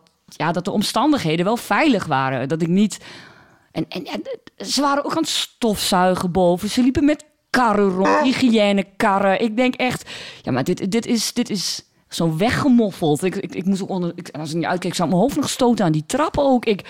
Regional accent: Overijssel, Netherlands; accent: Neder-Saksisch; Dus ik praat op de planken nog net iets Neder-Saksischer. Ik heb ook wel Twentse liedjes, ook omdat ik in die taal veel beter mijn gevoel kan uitdrukken.

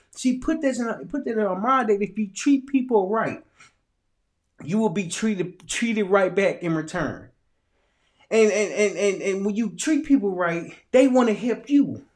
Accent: Little Rock, Arkansas, United States; So growing up in Little Rock, Arkansas, my mama, who was a single mother, raised three boys by herself.

